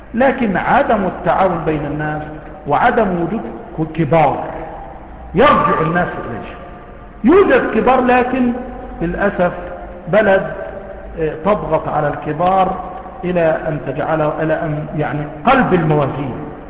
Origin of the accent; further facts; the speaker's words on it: Mansoura, Dakahlia, Egypt; مثلا عندنا في المنصورة